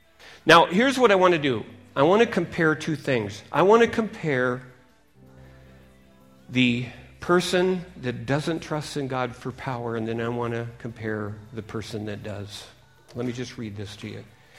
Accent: Seattle, Washington, United States; Now, I was raised on Puget Sound in Seattle, and I'm telling you, when the waves are there, you're not going to walk on any rocks

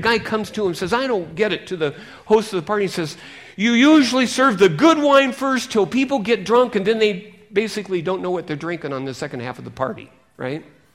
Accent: Seattle, Washington, United States; Now, I was raised on Puget Sound in Seattle, and I'm telling you, when the waves are there, you're not going to walk on any rocks

